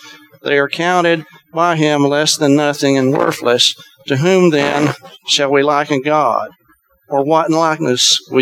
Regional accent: Florida, United States; I grew up in Central Florida, not too far from Cape Canaveral.

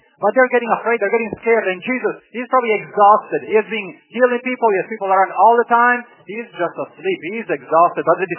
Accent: Alabama, United States; I guess by now you can tell I'm from South Alabama, right?

